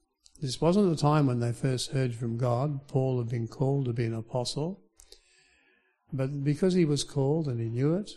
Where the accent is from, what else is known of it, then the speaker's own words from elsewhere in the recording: Perth, Western Australia, Australia; born there; They need it over there. I was born in Perth.